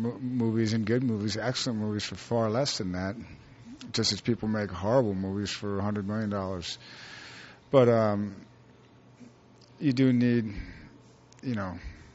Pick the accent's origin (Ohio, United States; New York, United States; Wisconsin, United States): New York, United States; also born or lived in San Francisco; now in Venice, United States; Well, I'm from New York originally, then San Francisco, then Venice.